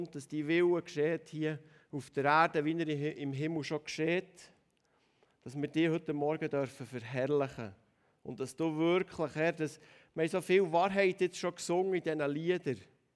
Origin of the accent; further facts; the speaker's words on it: Bern, Switzerland; Würde Tradiesli, haben wir auch gesagt, bei uns in Bern.